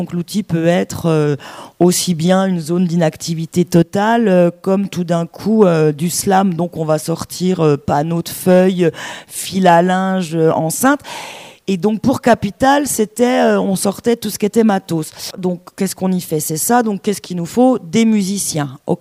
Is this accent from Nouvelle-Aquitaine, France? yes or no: no; Bourgogne-Franche-Comté, France; je viens de Franche-Comté. C'est quand même pas rien. Ouais, ça s'entend, ouais, je sais. Il n'y a que quand je joue que j'ai pas l'accent